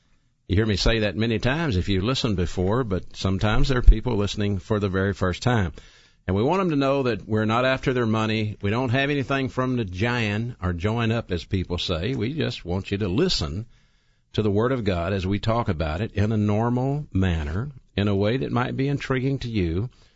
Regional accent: Birmingham, Alabama, United States; I'm from Birmingham, Alabama

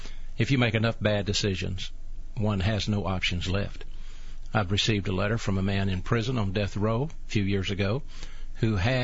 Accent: Birmingham, Alabama, United States; growing up in Birmingham, going to Woodlawn High School

